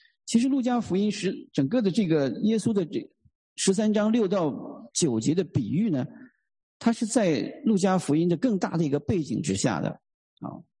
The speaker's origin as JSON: {"language": "Chinese", "region": "Shaanxi", "country": "China", "said": "我是陕西人，然后我父母亲又住在那个附近"}